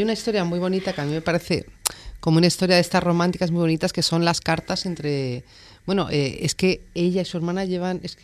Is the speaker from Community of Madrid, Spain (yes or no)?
yes; Madrid, Community of Madrid, Spain; also born or lived in London; Yo, por ejemplo, vengo de Madrid, he estado en Londres, he estado en tal.